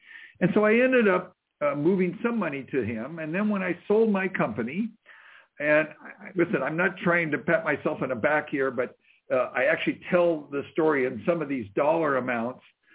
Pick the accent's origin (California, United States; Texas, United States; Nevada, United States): Nevada, United States; Las Vegas; I grew up in Las Vegas, Nevada.